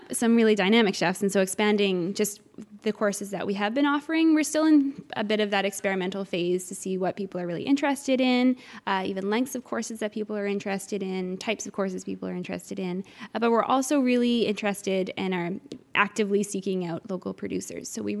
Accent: Newfoundland and Labrador, Canada; I'm originally from Newfoundland.

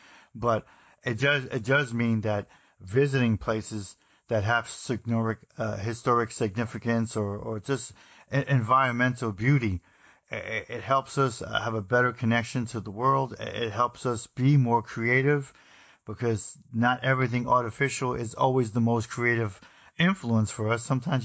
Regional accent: New Jersey, United States; I had parents that were very cosmopolitan in terms of making sure I went to New York, because I'm from New Jersey, to see some of the greatest museums on earth

